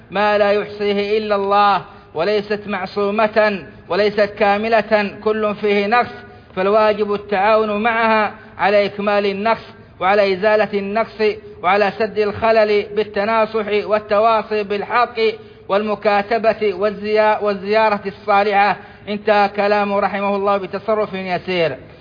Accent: Saudi Arabia; فاللهم أدم على بلادنا السعودية أمنها وإيمانها

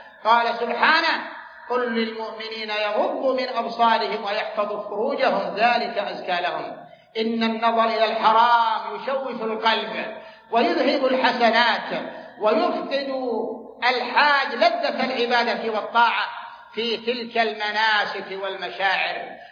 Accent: Saudi Arabia; ونحن ولله الحمد في هذه البلاد المباركة قامت بلادنا المملكة العربية السعودية

